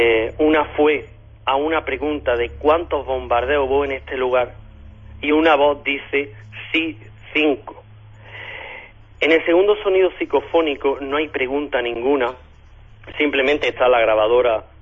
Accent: Granada, Andalusia, Spain; Helen, Cristina y por último yo, que somos de Granada.

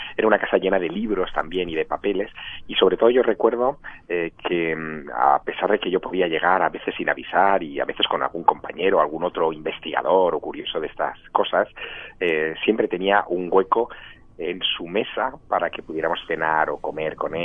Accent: Spain; dados como somos los españoles

